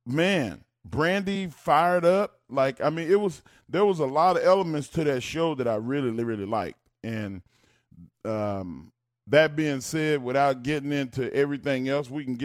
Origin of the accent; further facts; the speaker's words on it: Texas, United States; I grew up in Texas, man, so there was a sentimental, emotional kind of tie to the Bunkhouse Brawl